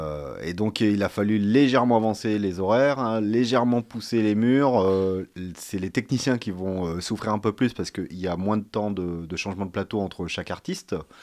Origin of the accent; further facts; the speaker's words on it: Grenoble, Auvergne-Rhône-Alpes, France; On est grenoblois, on a commencé parce que des gens nous ont donné notre chance